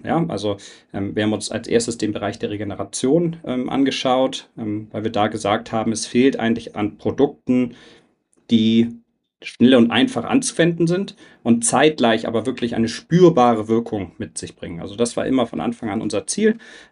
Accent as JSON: {"language": "German", "region": "Hamburg", "country": "Germany", "tie": "born or raised there", "also_born_or_lived": "Kleve", "said": "ich komme aus Hamburg ursprünglich, bin da groß geworden, bin dann aber schon nach Nordrhein-Westfalen zum Studieren an den Niederrhein, nach Kleve, in ein kleines Städtchen."}